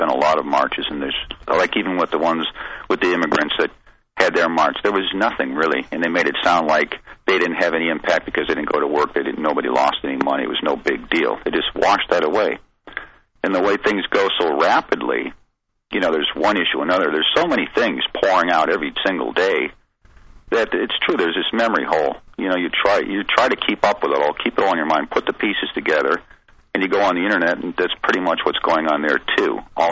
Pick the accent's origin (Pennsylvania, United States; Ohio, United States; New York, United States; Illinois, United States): Illinois, United States; Chicago; moved away; No, I've been here since 81, but I'm from Chicago originally.